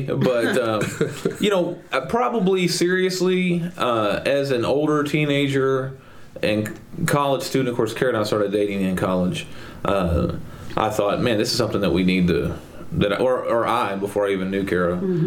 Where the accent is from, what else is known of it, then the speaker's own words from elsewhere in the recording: Mount Pleasant, Texas, United States; but I grew up in Mount Pleasant, Texas.